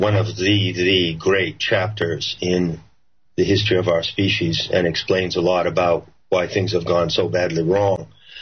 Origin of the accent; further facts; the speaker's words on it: United States; I strongly feel I am an American. I strongly feel America will lead the global revolution.